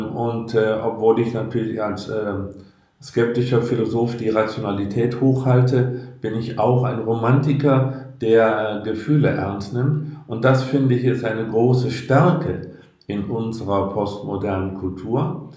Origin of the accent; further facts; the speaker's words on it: Rhineland, Germany; Ich bin ja ein Rheinländer, du ja auch, nicht?